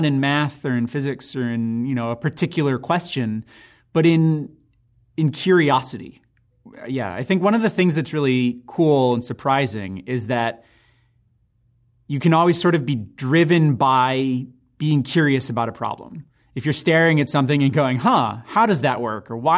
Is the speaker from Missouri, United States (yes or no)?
yes; St. Louis, Missouri, United States; I grew up in St. Louis, Missouri, and so Chicago was sort of the closest huge city that we would go to sometimes on vacation.